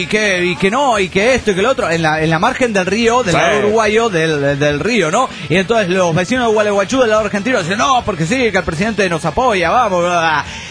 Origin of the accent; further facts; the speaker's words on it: Guatemala; now in Seattle, United States; no estoy en Guadalajara, soy de Guatemala y estoy en Seattle.